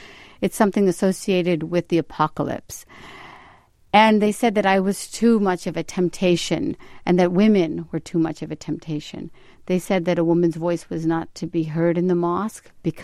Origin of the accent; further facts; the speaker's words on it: Morgantown, West Virginia, United States; A man last night in my hometown of Morgantown